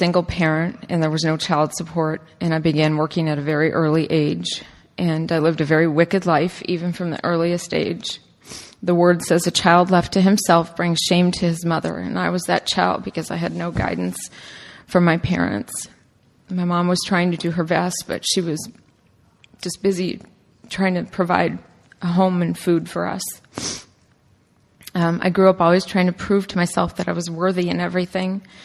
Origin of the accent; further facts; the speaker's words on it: Omaha, Nebraska, United States; born there; also born or lived in Dodge City, Kansas; I was born in Omaha, Nebraska, in a broken home.